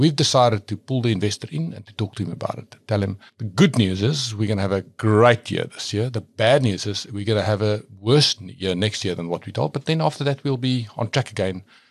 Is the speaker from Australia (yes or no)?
no; Pretoria, Gauteng, South Africa; now in Stellenbosch, South Africa; Born and bred in Pretoria, and but now I live in Stellenbosch.